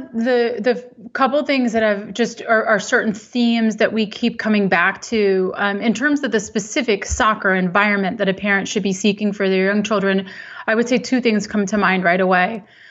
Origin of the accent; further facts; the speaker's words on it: Virginia, United States; I grew up playing in Northern Virginia